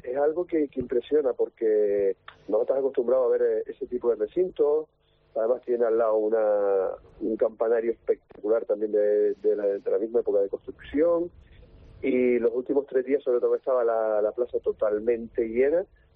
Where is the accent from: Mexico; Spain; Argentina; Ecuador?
Spain; Canary Islands; accent: Canarian